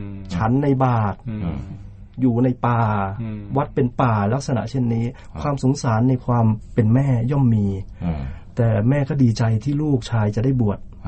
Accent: Nong Khai, Thailand; also born or lived in Udon Thani; now in Bangkok, Thailand; ผมเกิดที่จังหวัดอุดรแล้วก็ไป ไปโตที่จังหวัดหนองคายแล้วมีโอกาสมาเรียนหนังสือที่จังหวัดอุดรและที่กรุงเทพแล้วมีครอบครัวอยู่ที่กรุงเทพ

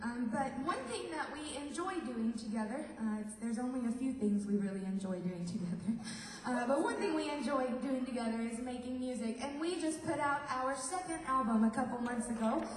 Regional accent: Muscle Shoals, Alabama, United States; we call ourselves … we are from Muscle Shoals, Alabama.

